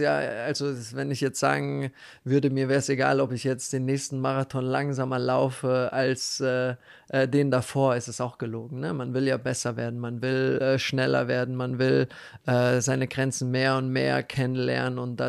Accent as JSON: {"language": "German", "region": "Berlin", "country": "Germany", "tie": "born or raised there", "said": "Auch wieder Berlin in meiner Heimat."}